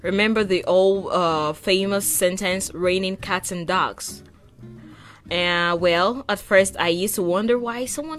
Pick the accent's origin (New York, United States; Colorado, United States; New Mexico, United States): New York, United States; Manhattan; from Manhattan, USA